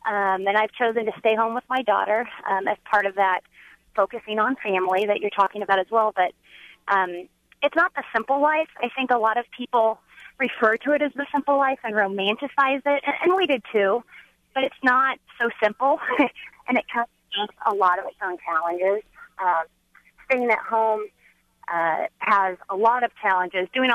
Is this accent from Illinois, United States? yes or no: no; Olathe, Kansas, United States; now in Kearney, United States; I grew up in Johnson County, Kansas, in Olathe, and part of in the 90s